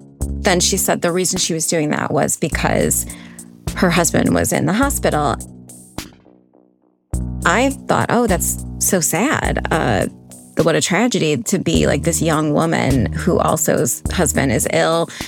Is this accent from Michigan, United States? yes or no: yes; Flint, Michigan, United States; I grew up in Flint. You know, at the time it was known as the murder capital of the country, so sad stories were pretty common.